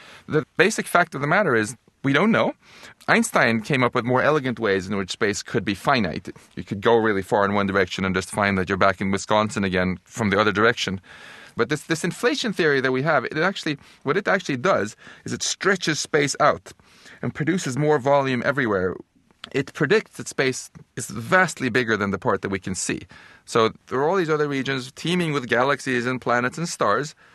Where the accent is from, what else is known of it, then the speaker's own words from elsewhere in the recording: Stockholm, Stockholm County, Sweden; English is a second language; And he won a free trip to my hometown of Stockholm.